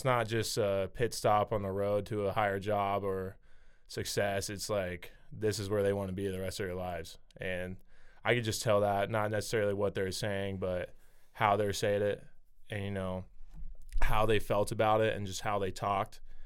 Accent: Nebraska, United States; growing up in Nebraska, I mean, it's just kind of like a dream come true.

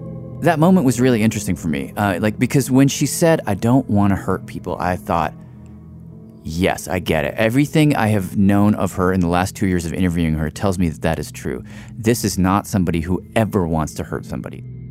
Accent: Tennessee, United States; we became aware of a situation developing in my home state of Tennessee

